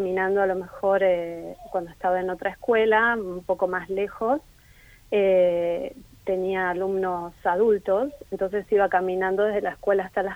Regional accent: Buenos Aires, Argentina; moved away as an adult; yo soy de Buenos Aires, mi barrio es Villa Ortúzar.

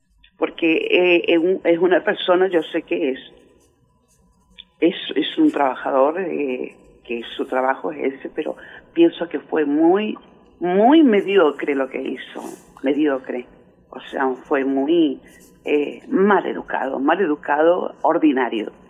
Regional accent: Luján, Buenos Aires Province, Argentina; y si no hacían una vaquita para que me viniera en taxi, porque yo soy de Luján

